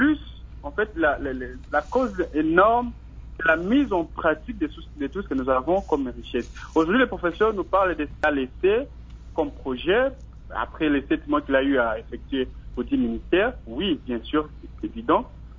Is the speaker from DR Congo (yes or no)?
yes; DR Congo; qu'on puisse l'importer chez nous en RDC